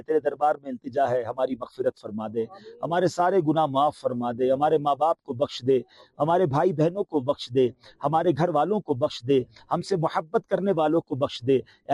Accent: Pakistan; میرا وطن پاکستان وہ ہے، اللہ نے وہ وطن دیا ہے جس میں آبشار بھی ہیں، جس میں ریگستان بھی ہیں، جس میں سرسبز و شاداب پہاڑ بھی ہیں، جس میں شہر بھی ہیں، جس میں سمندر بھی ہیں، جس میں گلزار بھی ہیں.

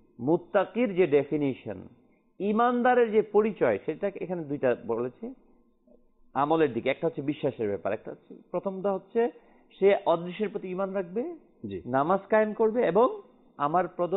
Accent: Munshiganj, Dhaka Division, Bangladesh; আমার বাড়ি বিক্রম মুন্সিগঞ্জে, আমাদের বাড়ি বিক্রম মুন্সিগঞ্জে

